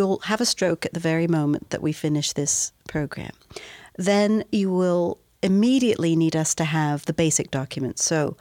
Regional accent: United Kingdom; accent: British; probably as off-putting as a British accent can be

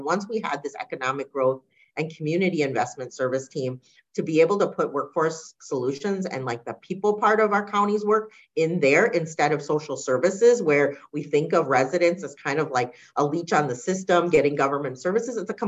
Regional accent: Hong Kong; moved away; We were from Hong Kong. We immigrated from Hong Kong ahead of kind of the communist sort of transfer over to power back to China at the time. This was back in very, very late 70s. It was 79 when we came.

